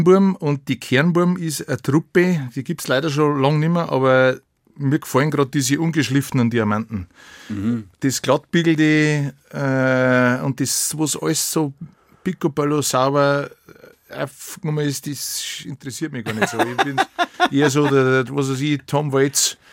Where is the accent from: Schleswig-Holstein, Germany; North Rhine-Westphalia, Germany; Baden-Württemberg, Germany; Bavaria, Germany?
Bavaria, Germany; Pentling; Also ich bin aus Pendling, das ist der südliche Landkreis Regensburg. Wir haben da eine Wirtschaft direkt an der Donau, die Walba, das kommt von der Walburga. Mhm. Und die betreiben wir seit 20 Jahren und da bin ich her.